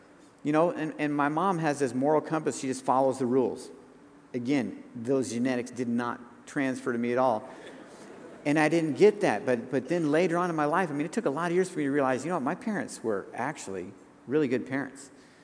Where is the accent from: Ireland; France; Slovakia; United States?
United States; Nebraska; I grew up in Nebraska, and it was snowing.